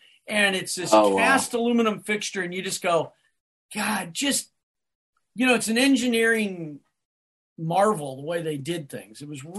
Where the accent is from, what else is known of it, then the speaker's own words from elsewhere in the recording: Scottsdale, Arizona, United States; And I remember my dad always had air conditioning because we grew up in Scottsdale